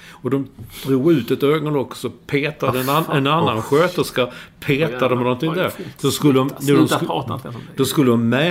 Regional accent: Sweden; Det gör jag hemma i Sverige.

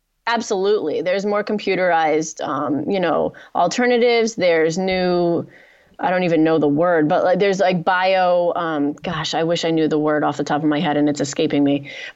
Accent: United States; So am I, and I'm an American.

